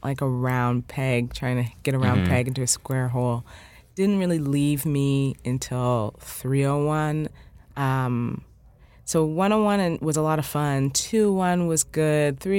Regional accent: Canada; now in New York, United States; My fiancé at the time was working here, and we're both Canadian.

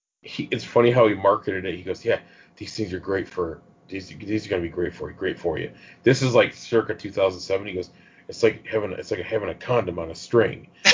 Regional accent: New York, United States; I'm from New York

